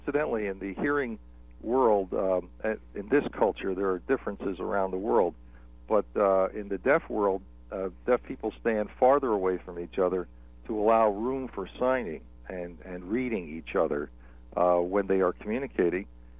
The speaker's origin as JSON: {"language": "English", "town": "Philadelphia", "region": "Pennsylvania", "country": "United States", "tie": "born or raised there", "said": "And so I think as a boy growing up in Philadelphia, watching my mother and dad, who were deaf, communicate quickly with each other"}